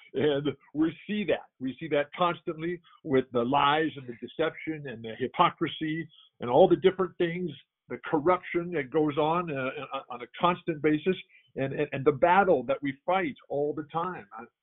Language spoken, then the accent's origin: English; San Diego, California, United States; I'm in San Diego. I'm alive. I'm married to Lori. I live in my hometown.